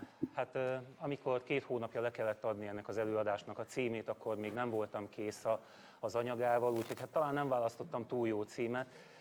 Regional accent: Hungary; könnyű helyzetben vagyunk, magyarok vagyunk

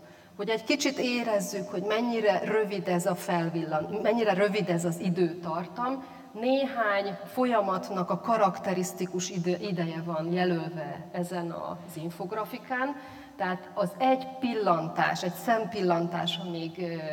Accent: Szeged, Csongrád-Csanád, Hungary; Szegedről jöttem, mint szegedinek, nekem a fényről az első dolog, ami eszembe jut, hogy Szeged a napfény városa.

